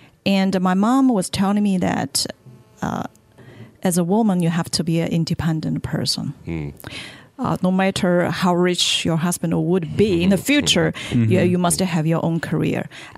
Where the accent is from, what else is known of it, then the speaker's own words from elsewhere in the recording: Hefei, Anhui, China; Oh, it's in the it's in the east, Middle East of China. It's called Hefei.